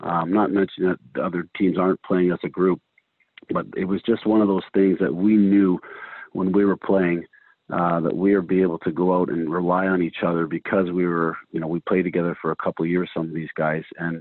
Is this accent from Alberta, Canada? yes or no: no; Hamilton, Ontario, Canada; I'm born and raised in Hamilton, and for a little bit more money I might have made back then, it just wasn't worth going out to another team out west.